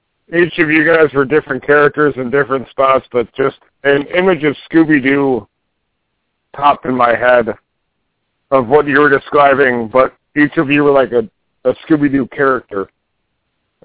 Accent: Houston, Texas, United States; I got hit when I was growing up in Houston.

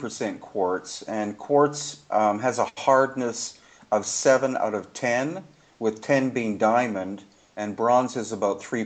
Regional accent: Canada; also born or lived in United States; now in Peru; Yeah, I was born in the U.S., but I grew up in Canada.

